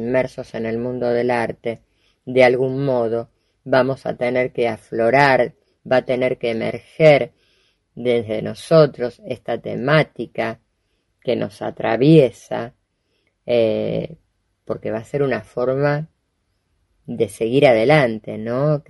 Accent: Argentina; nos hacen reflexionar no solo a nosotros como argentinos

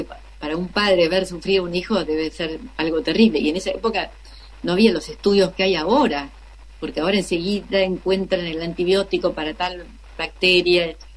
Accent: Corning, New York, United States; born there; yo nací ahí, en Estados Unidos, en Corning, porque papá estaba trabajando ahí, estuvo un año en una pasantía

